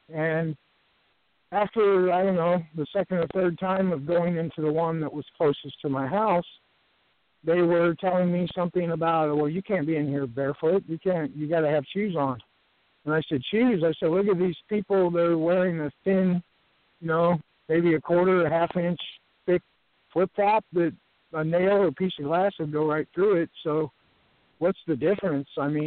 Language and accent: English; Springfield, Illinois, United States; I moved back to where I grew up around Springfield, Illinois.